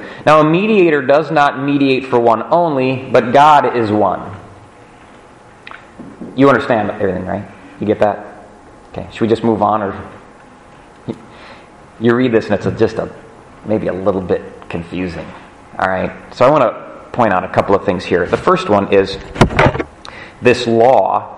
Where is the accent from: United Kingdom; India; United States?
United Kingdom; Scotland; I'm not anyway. I'm Scottish.